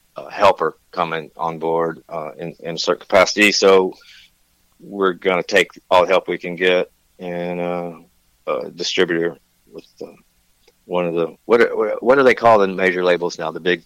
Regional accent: Tennessee, United States; Man, I'm an East Coast guy, man. You know, I'm from Tennessee.

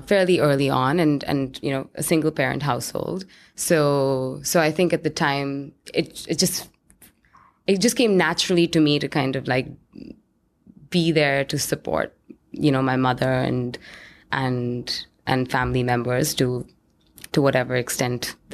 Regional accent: New Delhi, Delhi, India; So I grew up in India, in New Delhi, which is the capital

